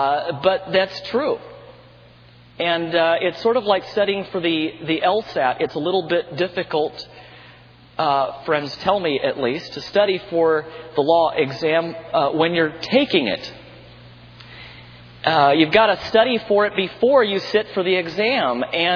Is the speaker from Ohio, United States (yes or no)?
no; California, United States; born there; my folks and family, we had our roots here, although I was born in California.